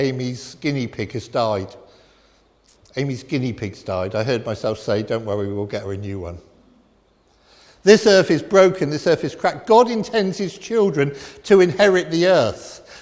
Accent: Weston-super-Mare, South West England, United Kingdom; Now, I grew up in Western Supermare. I love the sea.

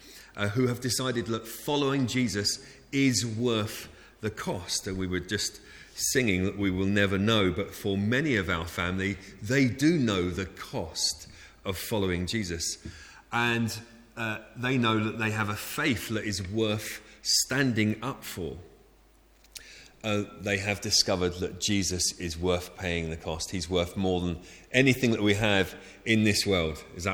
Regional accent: Bristol, South West England, United Kingdom; I mean, I come from Bristol.

